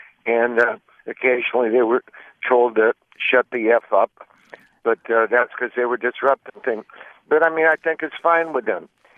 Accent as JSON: {"language": "English", "town": "Milwaukee", "region": "Wisconsin", "country": "United States", "tie": "born or raised there", "said": "See, I grew up in Milwaukee, Wisconsin, with two socialist mayors."}